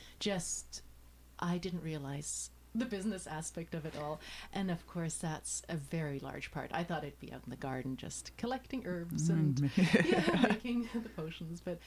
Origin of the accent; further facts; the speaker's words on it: Toronto, Ontario, Canada; also born or lived in South Africa; I was born in South Africa. Mm-hmm. And I came to Toronto in 1974.